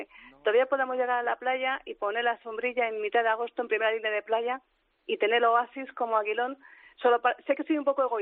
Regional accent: Madrid, Community of Madrid, Spain; yo soy de Madrid, nací en Madrid, pero mi padre era de Almería.

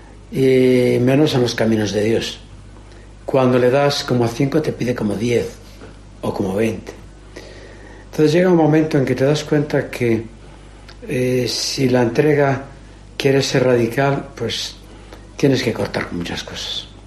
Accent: Santiago de Compostela, Galicia, Spain; also born or lived in Valladolid / Burgos; Yo soy natural de Compostela. Fui alumno de los hermanos en Santiago y a mis 15 años me fui a la casa de farmacia.

